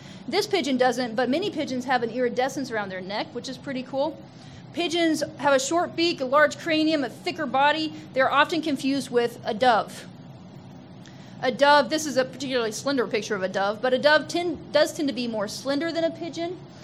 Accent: Missouri, United States; I'm from Missouri, and they're the state bird of Missouri.

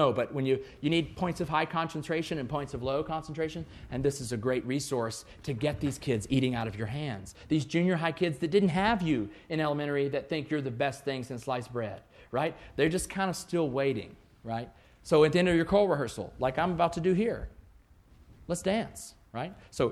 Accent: Louisiana, United States; we come from Louisiana, there's Mardi Gras balls, you know.

